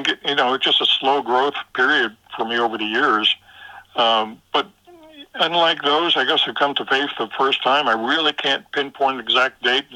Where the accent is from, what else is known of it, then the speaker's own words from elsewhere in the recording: New York City, New York, United States; also born or lived in North Carolina; I was born actually in North Carolina and then moved to New York City. So that's the world that I kind of knew growing up.